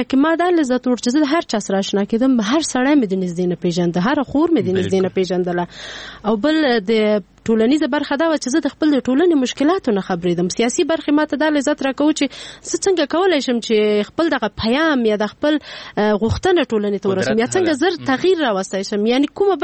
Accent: Peshawar, Khyber Pakhtunkhwa, Pakistan; او زه په پیښور کې لوی شوم

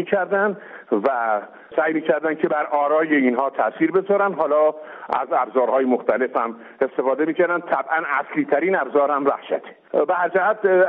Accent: Qazvin, Iran; بردمشون تو ولایتم در استان قزوین

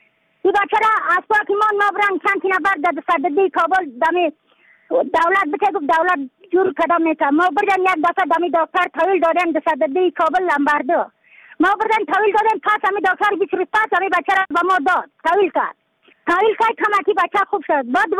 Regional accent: Badakhshan, Afghanistan; از بدخشان هستم، مرکز بدخشان، ولسوالی اکلی پایان، قیره وینگ.

